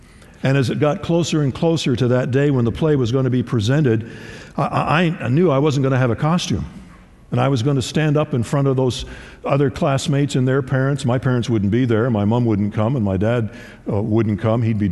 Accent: Timmins, Ontario, Canada; see if you can get employed in the gold mines or in the base metal mines that surrounded my hometown of Timmins.

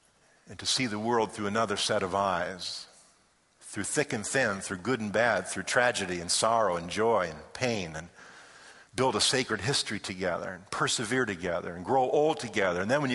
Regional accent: Detroit, Michigan, United States; I come from Michigan. And have you heard about our mayor in Detroit, Michigan?

